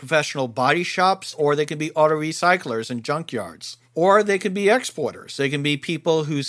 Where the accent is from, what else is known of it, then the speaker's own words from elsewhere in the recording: New Jersey, United States; Yeah, I grew up in New Jersey. I know what you're talking about.